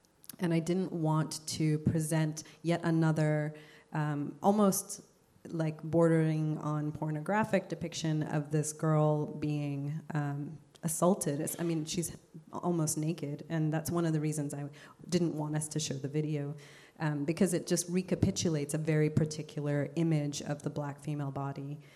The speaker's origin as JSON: {"language": "English", "country": "Zambia", "said": "I'm from Zambia, so I also write stories that are set in my home country"}